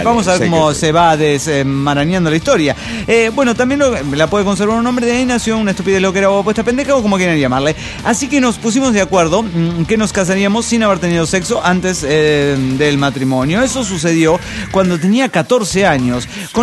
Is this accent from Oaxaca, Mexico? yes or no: yes; Oaxaca, Mexico; Bueno, en Oaxaca, de donde soy originario.